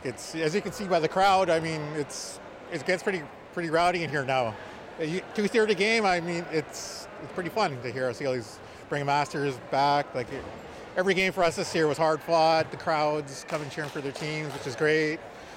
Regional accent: Prince Rupert, British Columbia, Canada; because I'm from Prince Rupert, so I played high school

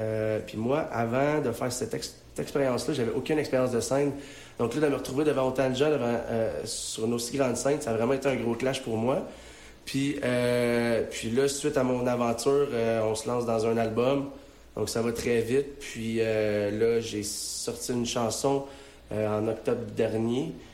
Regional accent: Montreal, Quebec, Canada; nous autres, on vient comme de Montréal, puis on est à 15 heures de char

